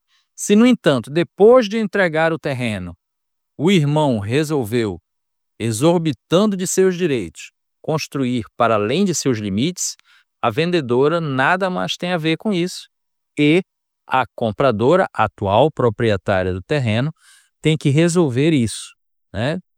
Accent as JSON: {"language": "Portuguese", "town": "Belém", "region": "Pará", "country": "Brazil", "tie": "born or raised there", "said": "A dúvida de hoje vem aqui da minha terra, de Belém do Pará."}